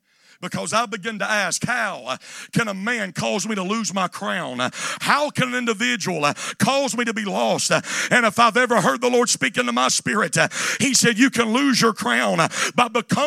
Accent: Mississippi, United States; now in Indianapolis, United States; Now, I know I'm in Indianapolis, Indiana, but I'm from Northeast Mississippi. And when I read that definition, that's hunting language.

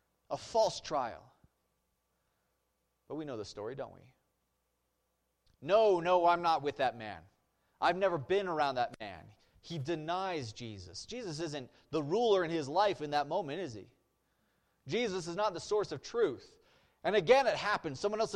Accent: Wyoming, United States; You don't know I'm from Wyoming, though, because we speak the right way.

